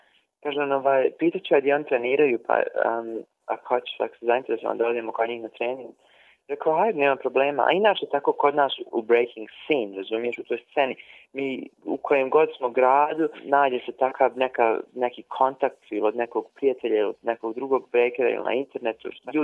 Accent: Banja Luka, Republika Srpska, Bosnia & Herzegovina; now in Perth, Australia; Ja sam iz Banja Luke, znaš.

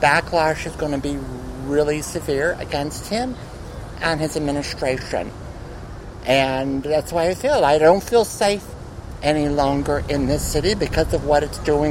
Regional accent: Washington, District of Columbia, United States; Growing up in Washington, D.C., it's very hard to see this city being captured by Donald Trump

